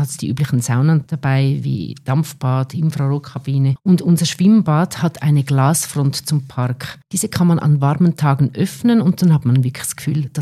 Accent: Switzerland; now in Austria; Ich bin Schweizerin, aber schon seit 18 Jahren hier in Tirol lebend.

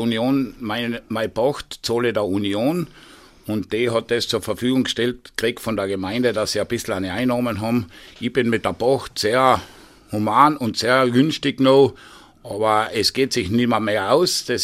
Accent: Oberlienz, Tyrol, Austria; aber Oberlinz ist doch mein Heimatort.

